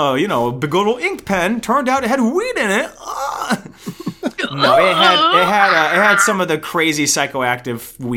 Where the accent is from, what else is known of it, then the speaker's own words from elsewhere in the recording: Puerto Rico; my home country of Puerto Rico